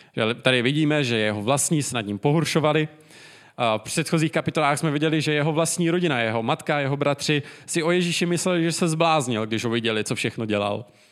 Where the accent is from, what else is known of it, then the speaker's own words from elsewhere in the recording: Šumperk, Olomouc Region, Czechia; Asi jako kdybych já možná šel do Šumperka, odkud pocházím